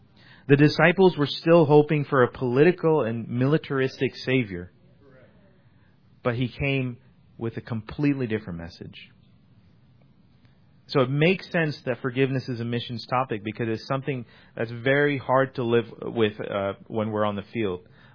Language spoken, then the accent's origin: English; India; I'm from India. I can say this.